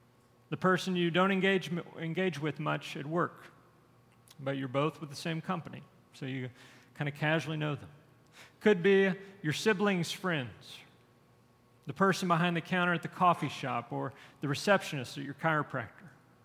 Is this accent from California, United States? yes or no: no; Conroe, Texas, United States; growing up in my hometown of Conroe, Texas, back when I grew up, the town was pretty small at that point.